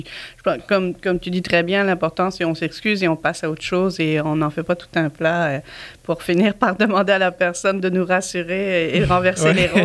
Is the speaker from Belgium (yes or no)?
yes; Belgium; now in Montreal, Canada; Je suis belge d'origine, ça fait 23 ans que je vis à Montréal.